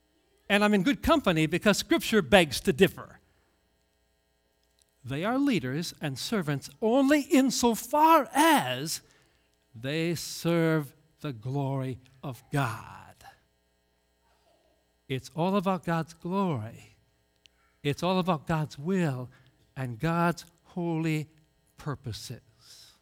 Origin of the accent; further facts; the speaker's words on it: Missouri, United States; The show me state. I'm from Missouri. Skeptical people.